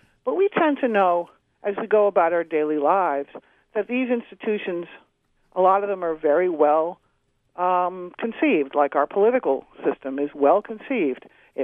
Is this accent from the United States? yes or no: yes; Boston, Massachusetts, United States; you know, I'm from Boston, and Hollywood seems to be picking on Boston quite a lot lately, too.